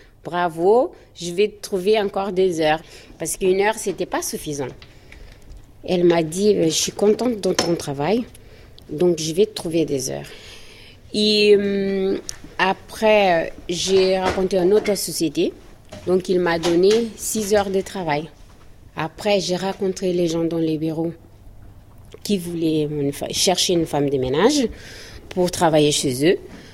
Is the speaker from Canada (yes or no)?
no; Portugal; now in France; j'ai 39 ans. Je viens de Portugal, et je suis d'origine capverdienne. Ça fait 8 ans que je suis en France.